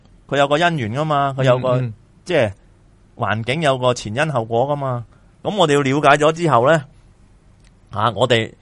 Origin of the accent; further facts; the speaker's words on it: China; 而且我系中国人，我梗系话你侵略我啦